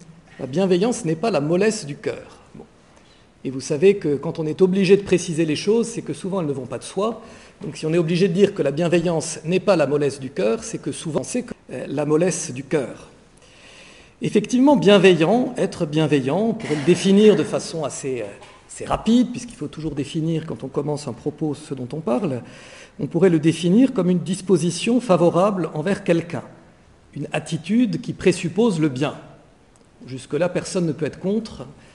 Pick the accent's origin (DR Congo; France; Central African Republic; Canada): France; Grand Est; Je suis français, même si mon nom est plutôt à consonance germanique. Et je viens donc d'Alsace, je suis religieux dominicain de la province de France